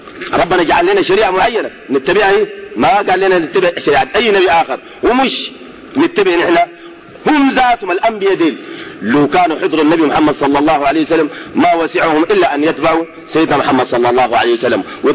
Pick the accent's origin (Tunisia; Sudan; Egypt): Sudan; احنا بنعرف كسودانيين معترفين بمذاهب أربعة